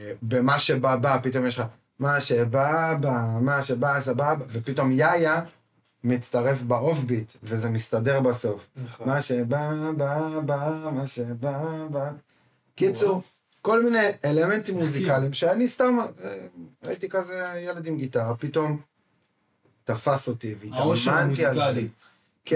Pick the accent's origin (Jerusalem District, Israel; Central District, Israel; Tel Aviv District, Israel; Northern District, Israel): Jerusalem District, Israel; Jerusalem; אני בתור ירושלמי שומע את השיר הזה בתיכון.